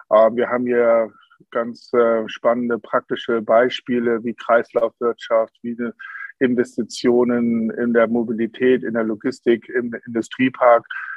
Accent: Hamburg, Germany; born there; now in Frankfurt, Germany; Ich bin gebürtiger Hamburger

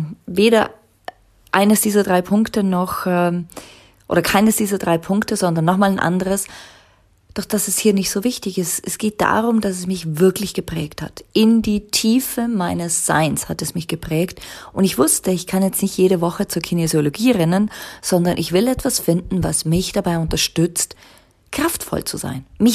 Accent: Liechtenstein; also born or lived in Zurich; Also ich kam aus dem Gimmi, ging dann nach Zürich, ich bin ja aus Liechtenstein ursprünglich, ging nach Zürich, habe meine 4-jährige Übersetzerausbildung gemacht und habe dann gemerkt, ich will wieder zurück nach Liechtenstein.

